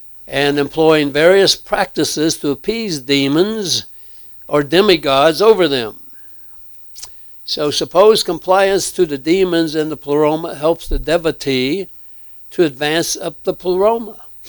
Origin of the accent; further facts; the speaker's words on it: Speedway, Indiana, United States; So I remember growing up in Speedway, Indiana, and I didn't know that the name Mars Hill was in the Bible.